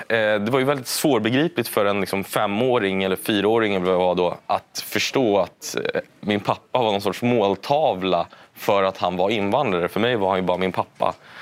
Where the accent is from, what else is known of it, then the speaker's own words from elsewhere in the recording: Stockholm, Stockholm County, Sweden; Jag växte upp då i Lappkärsberget bredvid universitetet här i Stockholm.